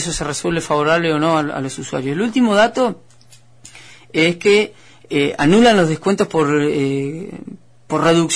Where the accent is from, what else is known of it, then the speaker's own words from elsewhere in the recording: Patagonia, Argentina; somos estas provincias de la Patagonia